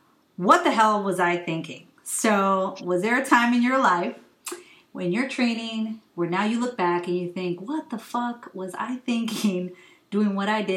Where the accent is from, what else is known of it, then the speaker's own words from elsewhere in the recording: West Coast, United States; also born or lived in Hawaii; I was born in Hawaii, raised on in the West Coast. Part of my life and then part of my life in Hawaii.